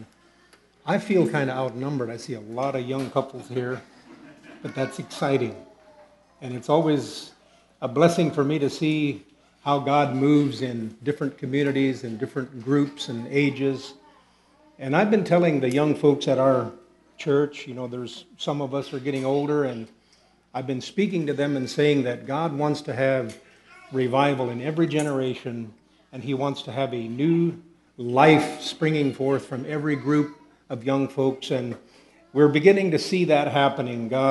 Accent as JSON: {"language": "English", "region": "Ohio", "country": "United States", "tie": "born or raised there", "also_born_or_lived": "South America", "said": "I grew up in Ohio and South America. About half of my life, I spent Latin America. And so I grew up as a missionary's son"}